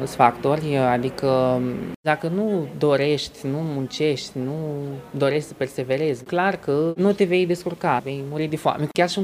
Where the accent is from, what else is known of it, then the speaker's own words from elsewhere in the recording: Dorohoi, Botoșani County, Romania; sunt din Dorohoi.